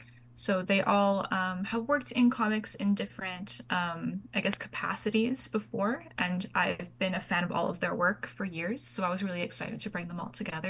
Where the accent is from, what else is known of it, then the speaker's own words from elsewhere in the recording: Sooke, British Columbia, Canada; now in Coquitlam, Canada; I am from the Tsleil-Waututh First Nation, from Sooke, BC, on Vancouver Island. And I am living in Coquitlam on the unceded territories of the Musqueam, Squamish, Tsleil-Waututh, and Coquitlam Nations. I've been here as a guest since 2021.